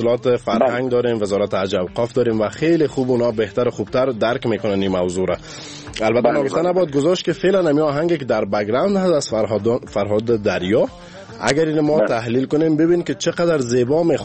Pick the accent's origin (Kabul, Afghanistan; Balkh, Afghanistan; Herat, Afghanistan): Kabul, Afghanistan; از کابل هستم. 20 دفعه هم که پرسونال کنی از کابل.